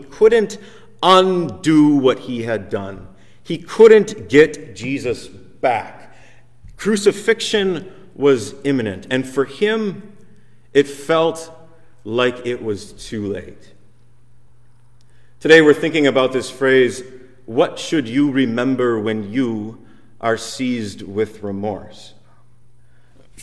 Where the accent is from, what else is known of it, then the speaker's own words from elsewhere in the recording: Wisconsin, United States; And I'm from a little tiny town in northern Wisconsin.